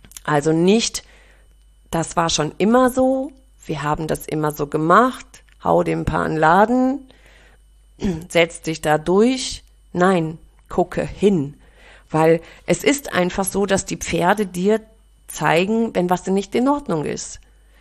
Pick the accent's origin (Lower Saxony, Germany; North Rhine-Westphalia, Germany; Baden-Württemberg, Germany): North Rhine-Westphalia, Germany; Ich komme ja hier aus dem Raum NRW.